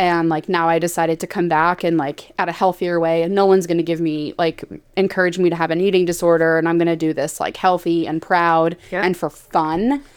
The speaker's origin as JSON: {"language": "English", "country": "United Kingdom", "said": "being a Brit, like a very overly polite people"}